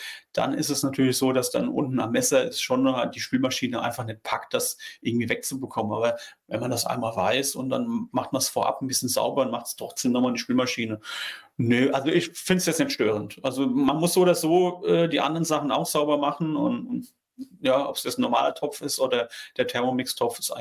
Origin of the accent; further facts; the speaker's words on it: Saarland, Germany; wir kommen beide aus dem Saarland. Also ich geboren und Stefan ist ja Ursaarland.